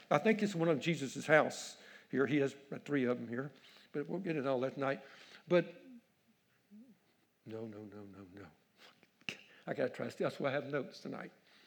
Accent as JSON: {"language": "English", "region": "Louisiana", "country": "United States", "said": "Now, he's from Texas. I'm from Louisiana. Pretty close to the same thing."}